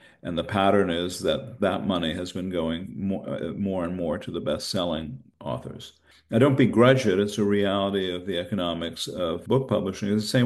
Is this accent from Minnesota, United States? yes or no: no; New Mexico, United States; In my home state of New Mexico, Searchlight is such a center